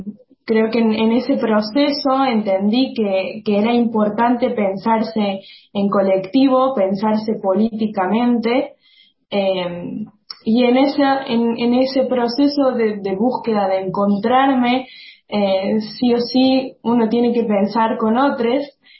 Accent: Argentina; Yo tengo 19 años, soy militante DISCA, soy argentina, vivo en Córdoba y milito en una organización que se llama Orgullo DISCA.

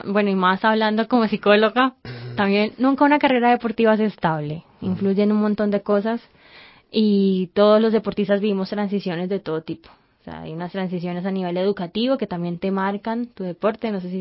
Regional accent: Cali, Valle del Cauca, Colombia; Yo soy caleña, sí

